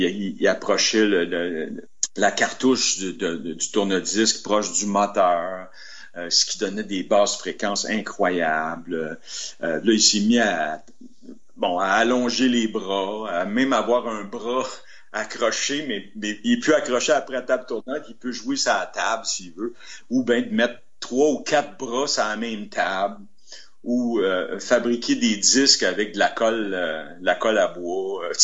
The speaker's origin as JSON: {"language": "French", "town": "Chambly", "region": "Quebec", "country": "Canada", "said": "On est deux gars de la rive sud de Montréal aussi, là, tu sais, c'est comme lui était de Saint-Jean, moi j'étais de Chambly."}